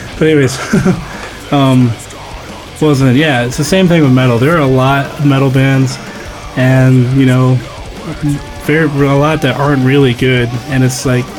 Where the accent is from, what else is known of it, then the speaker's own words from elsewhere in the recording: Indiana, United States; But there's some local bands from my hometown, Indiana, like